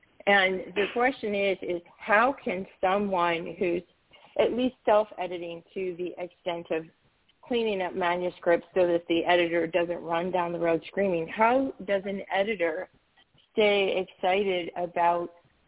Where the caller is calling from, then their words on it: Savannah, Georgia, United States; That's Savannah, Georgia.